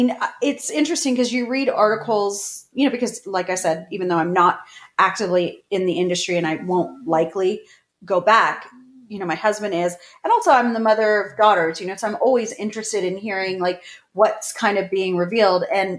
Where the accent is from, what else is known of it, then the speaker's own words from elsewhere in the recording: Canada; we're Canadian.